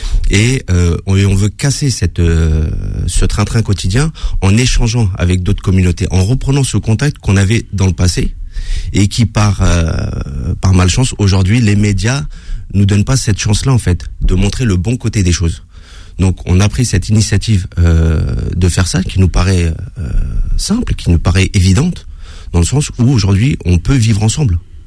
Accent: Villeparisis, Île-de-France, France; j'ai grandi dans une cité. J'ai grandi, ça fait plus de 40 ans que je suis... J'ai 42 ans, je suis né à Villeparisis, j'ai grandi à Villeparisis.

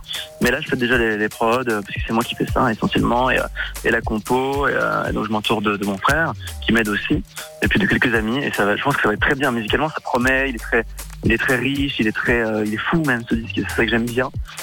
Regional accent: Uccle, Brussels, Belgium; born there; C'est vrai, bah, je suis né à Uccle, mais j'ai pas fait ma jeunesse là-bas.

